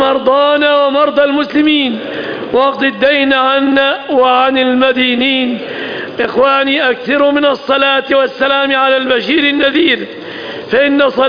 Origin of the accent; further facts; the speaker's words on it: Egypt; اللهم احفظ بلادنا مصر